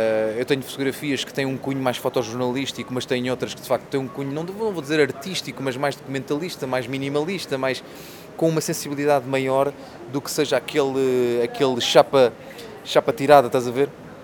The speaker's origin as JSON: {"language": "Portuguese", "region": "Lisbon", "country": "Portugal", "tie": "born or raised there", "said": "eu nasci na Rua dos Remédios, que é a rua por trás do ISPA"}